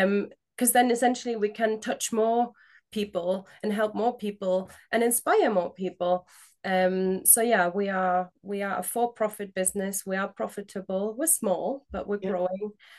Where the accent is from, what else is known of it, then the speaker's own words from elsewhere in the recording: Germany; English is a second language; moved away as an adult; now in United Kingdom; For anyone who's trying to figure out my accent, I'm German. and I guess that's where it started. I came to the UK about 12 years ago now